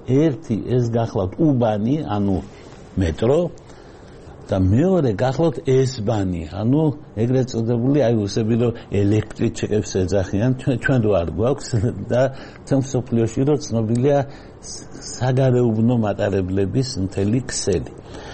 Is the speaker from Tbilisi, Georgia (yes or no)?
no; Batumi, Adjara, Georgia; born there; მე დავიბადე ქალაქში